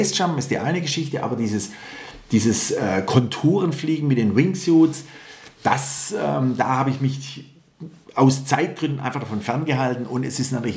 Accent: Stuttgart, Baden-Württemberg, Germany; Ich bin hier in Stuttgart-Möhringen, meine Heimat, bin ich aufgewachsen.

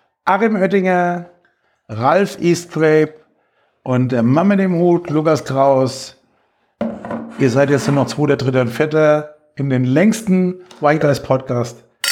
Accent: Bingen, Rhineland-Palatinate, Germany; ich komme hier aus dem Dorf mit 2200 Einwohnern. Ich würde mal gefühlt sagen, als ich 15 Jahre alt war, gab es da 20 Schweingüter, Bingen-Kemde.

